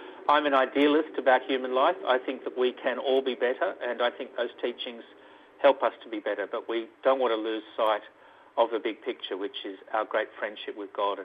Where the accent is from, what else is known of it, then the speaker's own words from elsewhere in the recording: Lakemba, New South Wales, Australia; One is I grew up in Lakemba.